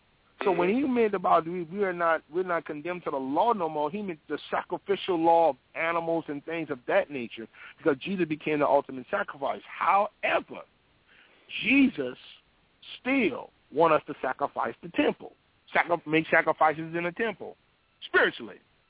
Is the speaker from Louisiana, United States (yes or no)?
yes; New Orleans, Louisiana, United States; I grew up in New Orleans, and this was the style that we grew our hair in the form of dreadlocks.